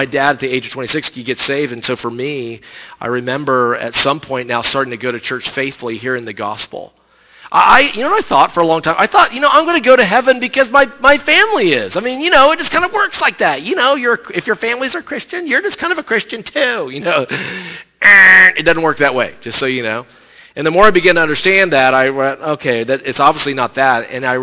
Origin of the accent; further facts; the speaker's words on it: South Carolina, United States; I grew up in South Carolina. My dad is from Roswell, New Mexico.